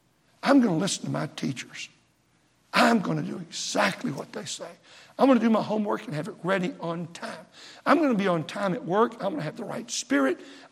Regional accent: Texas, United States; now in Virginia, United States; Now, I'm from Texas. I'm a stranger to Virginia. It's home now, but I still feel a real longing for Texas.

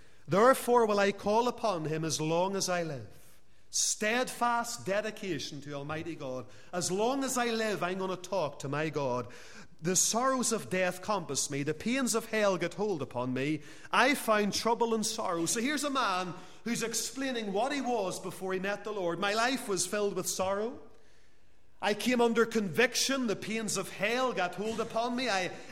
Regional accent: Northern Ireland, United Kingdom; because we're free Presbyterians or because we're just Christians or because we're from Northern Ireland

